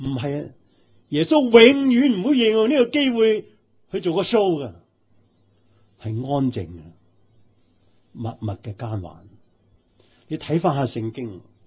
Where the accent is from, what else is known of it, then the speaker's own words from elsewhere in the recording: New Territories, Hong Kong; 我在新界长大，好多啲蚊啊